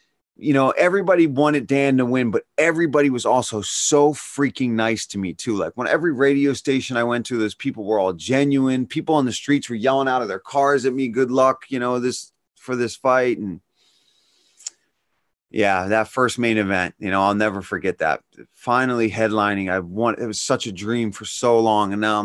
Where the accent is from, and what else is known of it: Ireland